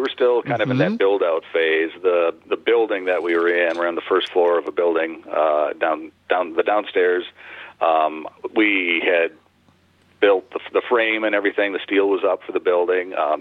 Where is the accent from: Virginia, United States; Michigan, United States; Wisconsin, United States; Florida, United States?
Wisconsin, United States; Oregon; We both went to school in Oregon, South Madison. We grew up in Oregon and met each other in seventh grade and kind of just hung out throughout the years.